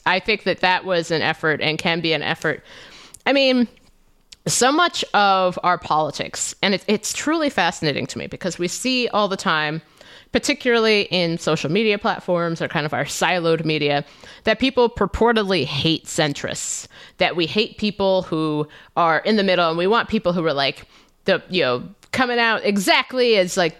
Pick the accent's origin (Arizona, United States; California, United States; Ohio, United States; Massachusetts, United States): Ohio, United States; Cincinnati; So I was born in Cincinnati, Ohio. I went to 13 years of Catholic school in Cincinnati.